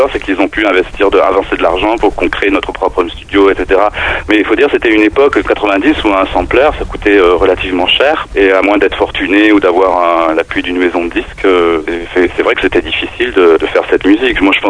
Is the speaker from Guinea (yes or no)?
no; France; Le problème, c'est qu'on est français, c'est sur ça le problème.